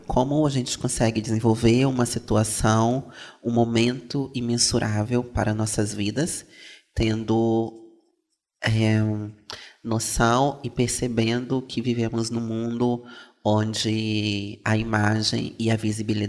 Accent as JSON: {"language": "Portuguese", "country": "Brazil", "tie": "born there", "moved": "as an adult", "said": "E onde eu nasci, no Brasil, essas civilizações, sociedades e povos, eles continuaram acontecendo a partir de inúmeras práticas culturais."}